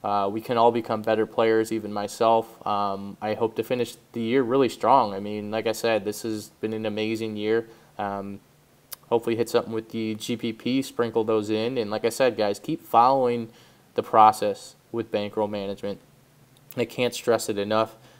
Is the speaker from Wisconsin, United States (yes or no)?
no; Cleveland, Ohio, United States; And you guys know, we're from Cleveland, Ohio.